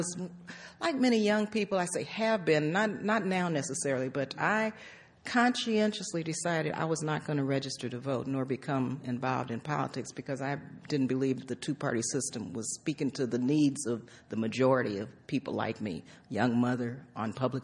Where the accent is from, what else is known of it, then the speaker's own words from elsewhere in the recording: El Paso, Texas, United States; born there; I was born in El Paso, Texas, segregated El Paso, Texas, where 2% of the population is Black.